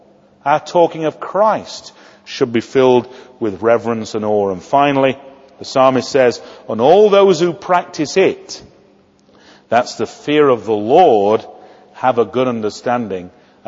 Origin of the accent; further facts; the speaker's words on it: Sheffield, Yorkshire and the Humber, United Kingdom; Now, I know in Cambridge you don't do that, but I'm from Sheffield.